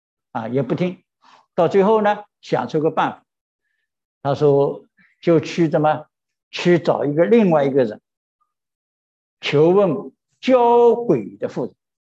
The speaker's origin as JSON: {"language": "Chinese", "country": "China", "said": "我们中国人有句话呢，一颗 老鼠的屎啊"}